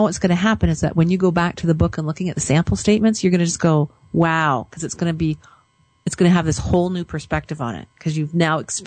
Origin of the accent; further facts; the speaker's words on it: Canada; but here in Calgary, I mean, today is blustery, but last week, I think I talked about it on the show because, you know, I'm Canadian